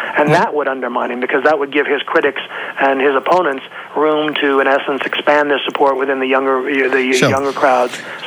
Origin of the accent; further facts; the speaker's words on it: United States; I was treated extremely well traveling all over Iran as an American.